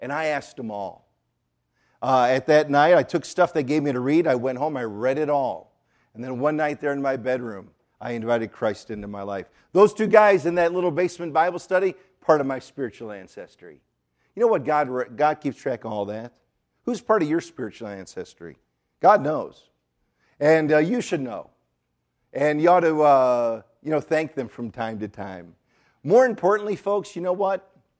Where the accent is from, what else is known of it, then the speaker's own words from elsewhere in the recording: Detroit, Michigan, United States; For me, I grew up in the Detroit area. As I said, my dad worked for Ford.